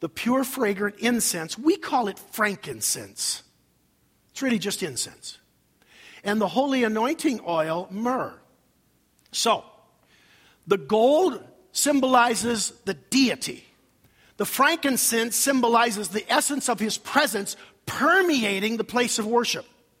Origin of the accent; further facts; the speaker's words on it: Rochester, Minnesota, United States; both Don and I grew up in Rochester, Minnesota, Mayo Clinic town, southeastern Minnesota